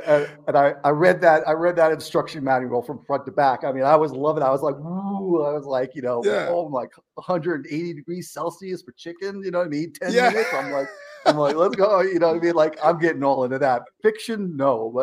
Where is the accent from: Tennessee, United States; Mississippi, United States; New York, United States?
New York, United States; I mean, I grew up in New York, so is pizza junk food?